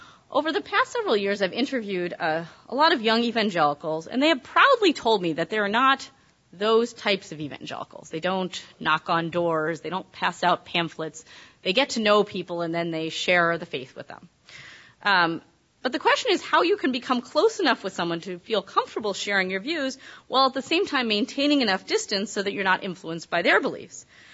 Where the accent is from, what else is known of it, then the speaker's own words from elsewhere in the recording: Massachusetts, United States; I grew up in Massachusetts, but my childhood rabbi is now in Seattle.